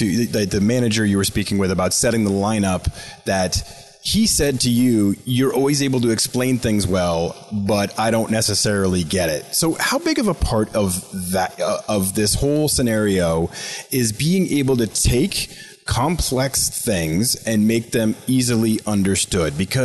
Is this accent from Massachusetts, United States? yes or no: yes; Boston, Massachusetts, United States; Yeah, so this is the point where I tell you that I'm a Bostonian, born and raised, and a Red Sox fan